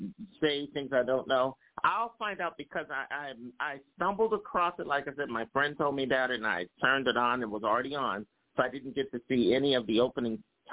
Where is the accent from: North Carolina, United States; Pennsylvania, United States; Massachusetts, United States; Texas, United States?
Pennsylvania, United States; Philadelphia; I started my radio career a little earlier out in California, even though I'm from Philadelphia and the East Coast.